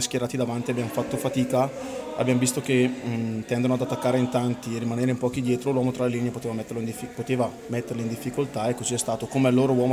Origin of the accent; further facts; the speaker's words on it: Cazzago San Martino, Lombardy, Italy; E poi io sono di Cazzago